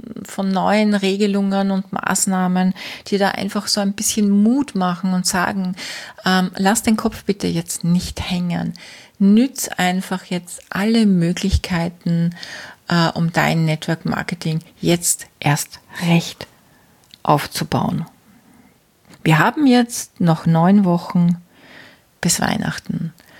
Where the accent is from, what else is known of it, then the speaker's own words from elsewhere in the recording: Austria; Also bei uns in Österreich sind das aktuell 6 Leute.